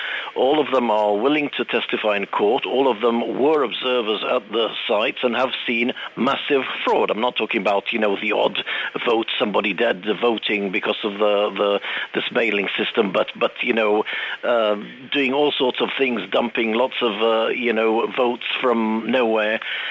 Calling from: Calpe, Valencian Community, Spain; Good morning … from Calpe.

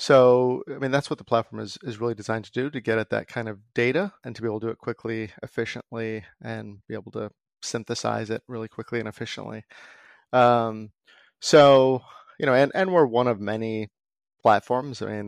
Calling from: Los Angeles, California, United States; Los Angeles, California.

